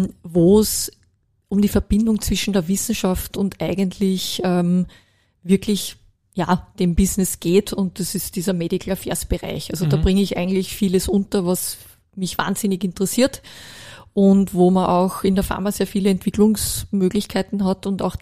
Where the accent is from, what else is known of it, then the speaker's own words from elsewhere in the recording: Austria; haben wir auch wirklich ganz, ganz tolle Ärzte da bei uns in Österreich.